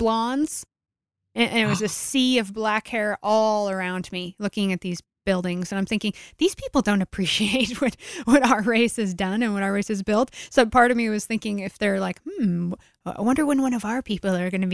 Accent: United States; It's not the same country that I grew up in.

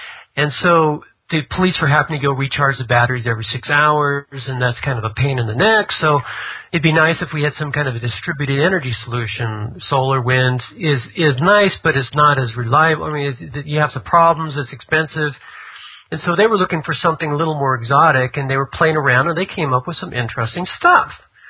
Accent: United States; It didn't ring a bell for me because I'm not European. I'm American.

